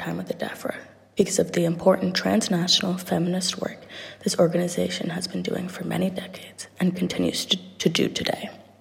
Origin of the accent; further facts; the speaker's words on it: Brooklyn, New York, United States; I'm from Brooklyn, New York.